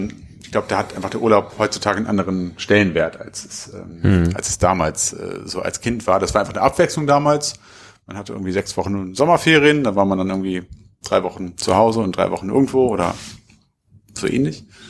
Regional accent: Hanover, Lower Saxony, Germany; Also wir kommen aus Hannover, Hildesheim ist 50 Kilometer oder sowas.

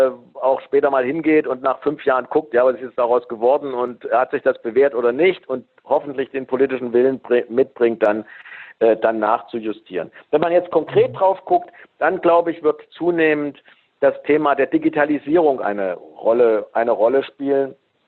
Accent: Thuringia, Germany; Stimmt, ich bin Thüringer.

